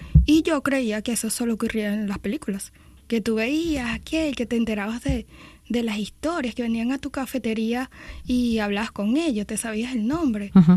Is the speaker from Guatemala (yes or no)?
no; Venezuela; por el lugar de donde vengo, ¿no? En Venezuela nos encanta emprender.